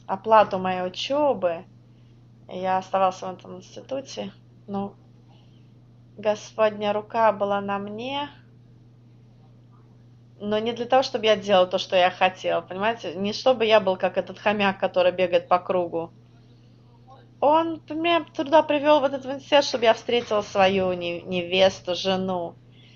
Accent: Pittsburgh, Pennsylvania, United States; Russian is a second language; also born or lived in Texas; Я вырос в Питтсбурге.

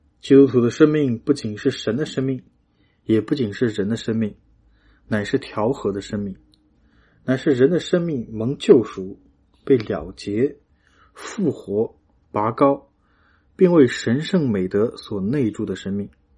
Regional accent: China; 我在中国长大时，我们常常用泥土这样做出玩偶

